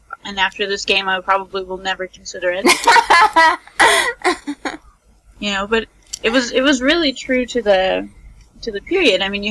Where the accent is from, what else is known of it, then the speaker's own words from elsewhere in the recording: Montana, United States; Well, I grew up in Montana, so yes.